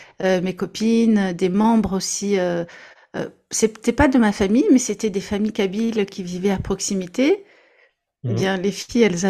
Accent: Montargis, Centre-Val de Loire, France; born there; Ah, en France, je suis née à Montargis.

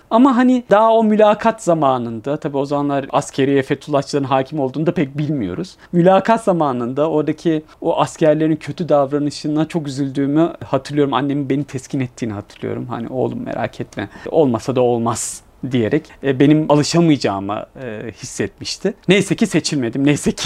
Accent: Istanbul, Turkey; Sonra şimdi o işte gecekondu yaşamından sonra İstanbul Üniversitesi, karşıda Avrupa yakasında yaşama, bekar evlerinde yaşama vesaire derken bugüne kadar geldim. Ama insan bazen işte o Bostancı'da o sokağa gittiğimde

